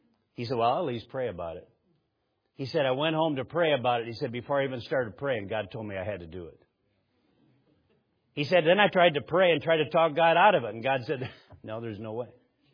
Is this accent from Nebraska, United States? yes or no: yes; Nebraska, United States; we're glad to have you in Nebraska. We're from Nebraska.